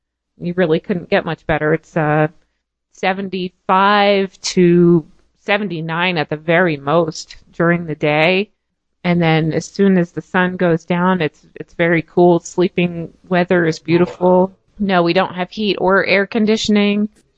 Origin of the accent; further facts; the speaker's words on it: Canada; now in United States; I'm originally from Canada, actually.